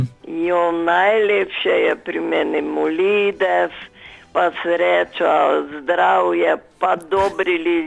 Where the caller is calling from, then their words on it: Prekmurje, Slovenia; Jaz sem pa zeta iz Prekmurja